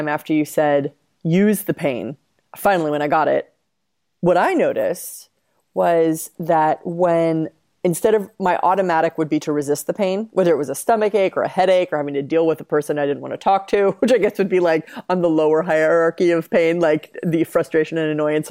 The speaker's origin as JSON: {"language": "English", "country": "United States", "said": "And as an American, it's like, I'm like, wait a minute, where do I get my, I have to go walk to get my mail."}